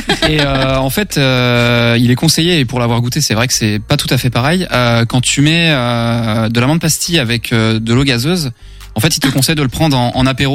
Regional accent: Pays de la Loire, France; on est trois gars un peu de la campagne. En fait, on a grandi pas sur Angers même, dans l'agglomération.

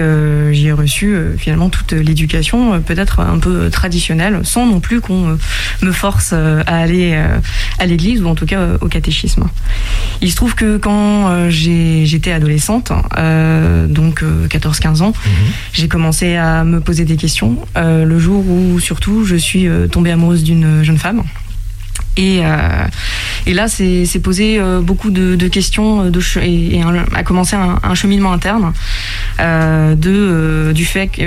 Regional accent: Angers, Pays de la Loire, France; j'ai 26 ans et je suis angevine, j'ai grandi à Angers. Je viens d'une famille chrétienne, catholique

